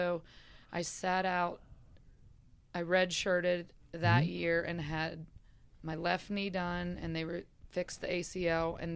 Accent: Rayland, Ohio, United States; I'm actually from Ohio.

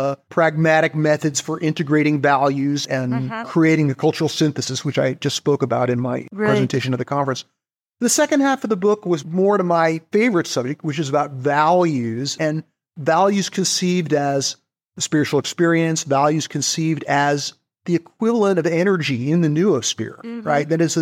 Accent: Los Angeles, California, United States; But I was born in 1960, and as a, you know, adolescent growing up in Los Angeles, I felt like I had been missing out on a renaissance.

